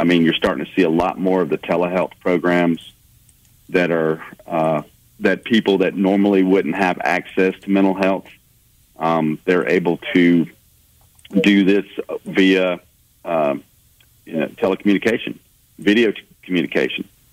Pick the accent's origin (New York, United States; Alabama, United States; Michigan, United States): Alabama, United States; Mobile; has always been my home. You know, I've lived all over the world. But, you know, when people ask you where are you from, I always just say, well, I'm a Mobile boy.